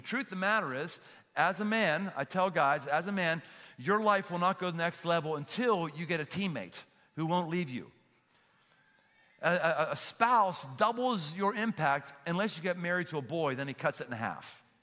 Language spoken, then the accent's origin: English; Cincinnati, Ohio, United States; I live in Cincinnati, my hometown, love Cincinnati.